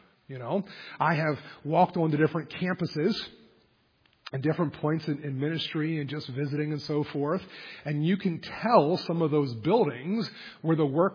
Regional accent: Harrisburg, United States; I remember our church back that I grew up in Harrisburg

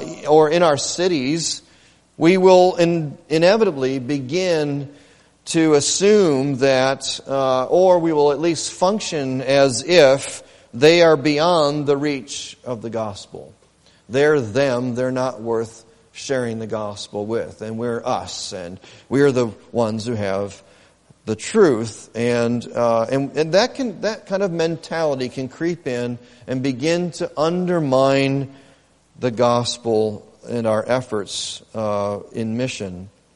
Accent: Dearborn, Michigan, United States; I grew up in Dearborn. I've lived there off and on.

